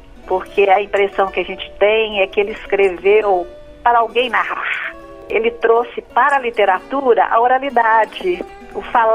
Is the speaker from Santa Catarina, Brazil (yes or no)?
no; Curvelo, Minas Gerais, Brazil; born there; A minha família é também de Cordesburgo, eu nasci em Corvelo